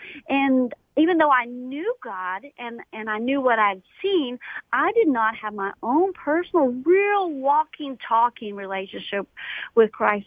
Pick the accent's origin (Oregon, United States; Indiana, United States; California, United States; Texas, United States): Texas, United States; Austin; Yeah, I'm from outside of Austin, Texas.